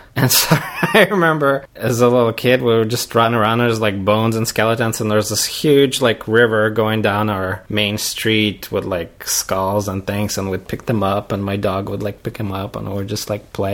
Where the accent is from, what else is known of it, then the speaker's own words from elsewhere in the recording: Vladivostok, Primorsky Krai, Russia; So I grew up in Vladivostok